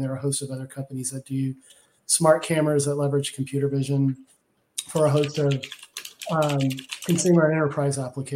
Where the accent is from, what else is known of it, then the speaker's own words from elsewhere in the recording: Texas, United States; accent: Texas; And that's my Texas accent coming out.